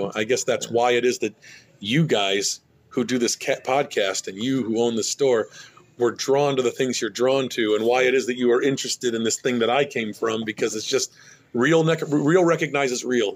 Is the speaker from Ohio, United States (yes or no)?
yes; Cleveland, Ohio, United States; there are a lot of, if you will, artisanal standalone stores that I grew up going into in Cleveland that were old and smelled old